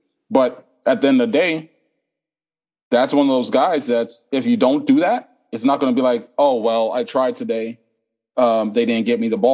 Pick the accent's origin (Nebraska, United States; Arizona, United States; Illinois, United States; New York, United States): Nebraska, United States; Omaha; I'm from round the way. I'm from Omaha.